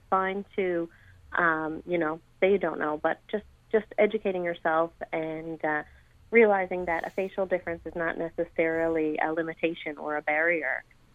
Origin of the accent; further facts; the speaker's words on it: Newfoundland and Labrador, Canada; I'm originally from Newfoundland, so it's a real treat for me to be able to go back to my home province